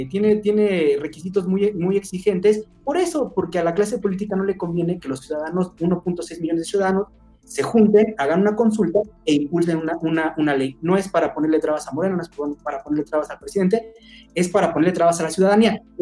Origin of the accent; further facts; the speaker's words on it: Mexico; uno de los pocos recursos que teníamos nosotros como mexicanos, como ciudadanos